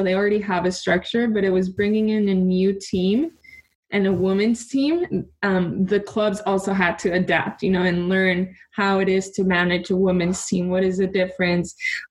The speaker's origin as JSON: {"language": "English", "town": "Tijuana", "region": "Baja California", "country": "Mexico", "tie": "born or raised there", "said": "Growing up in Tijuana and just being involved in soccer in Mexico"}